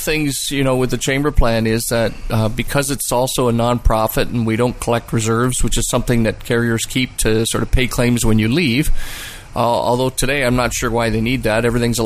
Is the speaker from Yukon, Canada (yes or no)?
no; King City, Ontario, Canada; I grew up in King City, and I went to high school at Brébeuf.